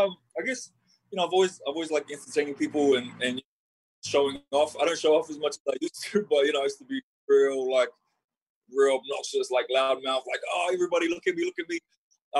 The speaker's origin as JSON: {"language": "English", "town": "Porirua", "region": "Wellington", "country": "New Zealand", "tie": "born or raised there", "said": "I was born and raised in Porirua, New Zealand, Aotearoa. But my mum's from Whenga in Sumu, and my dad's from Lotupa in Safoku."}